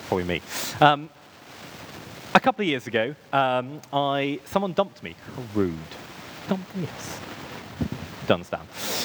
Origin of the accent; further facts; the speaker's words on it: United Kingdom; because I'm painfully British